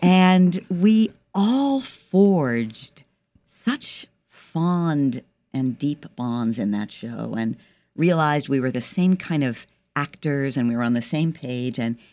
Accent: Pittsburgh, Pennsylvania, United States; now in Washington, United States; I hail from Pittsburgh, went to college in Annapolis, went to St. John's College and read the classics, and I've been in D.C. since 86.

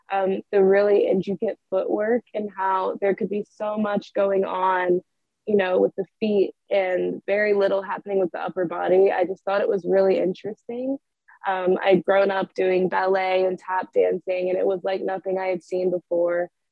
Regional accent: Richmond, Virginia, United States; I'm from Richmond, Virginia.

